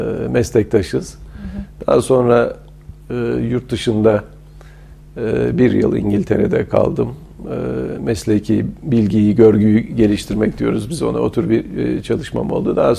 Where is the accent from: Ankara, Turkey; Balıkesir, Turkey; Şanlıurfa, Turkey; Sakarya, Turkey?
Ankara, Turkey; also born or lived in Erzurum; Erzurum doğumluyum. Ama Ankara'da büyüdüm. Kütüğüm Polatlı'da, Ankara'da.